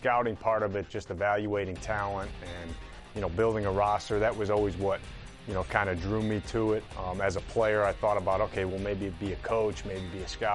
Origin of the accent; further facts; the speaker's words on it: Buffalo, New York, United States; Yeah, no, I grew up in New York, Buffalo, New York.